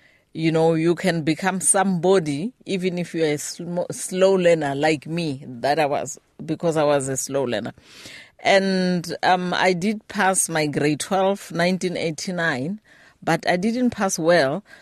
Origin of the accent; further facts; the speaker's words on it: Limpopo, South Africa; I was born at home in Venda, and I grew up in a Christian family.